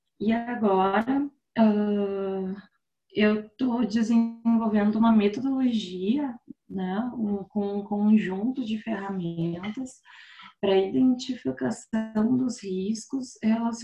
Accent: Porto Alegre, Rio Grande do Sul, Brazil; Eu sou de Porto Alegre, né?

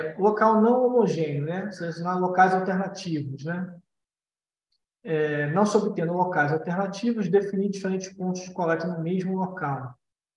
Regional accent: Rio de Janeiro, Brazil; eu sou aqui do Rio, Lagoa Rodrigo de Freitas.

